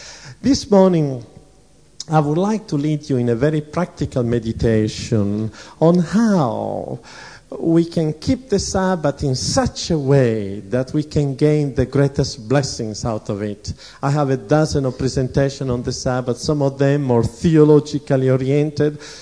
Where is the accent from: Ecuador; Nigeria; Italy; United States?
Italy; as I grew up in Italy, I was always a heretic, Protestant, heretical Protestant.